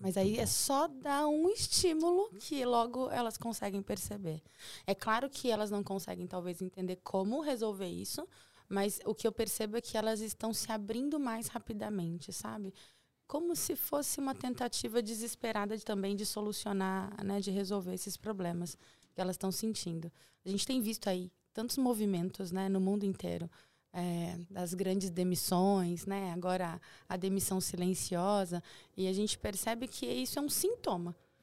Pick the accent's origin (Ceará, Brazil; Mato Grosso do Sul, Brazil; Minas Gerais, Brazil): Mato Grosso do Sul, Brazil; Nova Andradina; born there; Bom, eu sou sul-mato-grossense, né? Eu nasci no Mato Grosso do Sul, numa cidade chamada Nova Andradina.